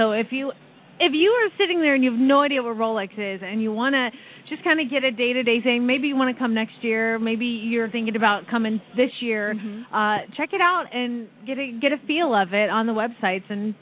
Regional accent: Phoenix, Arizona, United States; Like I said, the Coconino horse trials in my hometown of Phoenix, what up?

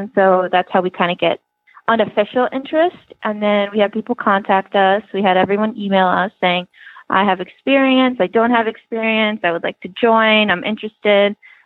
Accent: New Jersey, United States; I am from New Jersey, so I'm 30 minutes away from the school.

